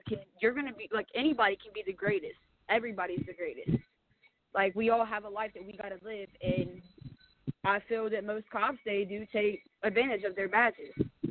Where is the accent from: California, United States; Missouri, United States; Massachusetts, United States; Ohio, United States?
Ohio, United States; Columbus; now in Kentucky, United States; I'm from Columbus, Ohio originally, but I've been in Kentucky the past 6 years of my life.